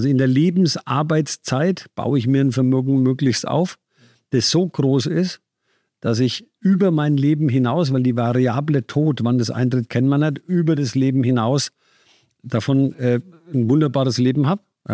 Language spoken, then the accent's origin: German; Bavaria, Germany; ich komme aus der Nähe von Bad Kissing, da gibt es ein Casino.